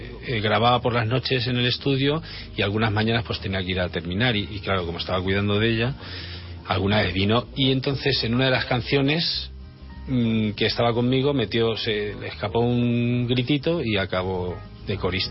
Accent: Albacete, Castilla-La Mancha, Spain; also born or lived in Ireland; a los 20 me fui a vivir a Albacete, que es de donde soy

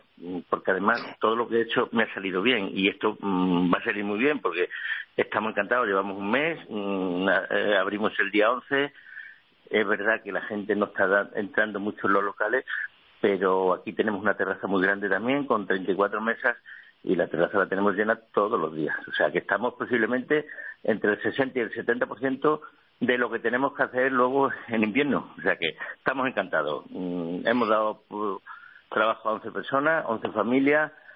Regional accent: Bornos, Andalusia, Spain; yo soy de Borno, de un pueblo de la España profunda, de Cádiz.

